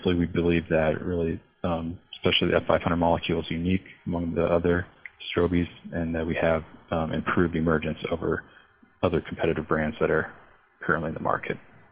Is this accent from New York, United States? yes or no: no; Nebraska, United States; I'm originally from Nebraska, so that's why they get a shout out with their Plant Disease Center